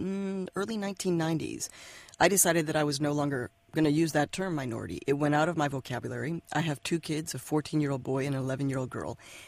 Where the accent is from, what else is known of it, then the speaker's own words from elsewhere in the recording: United States; I'm a human being, I'm American, and I'm really hopeful about our future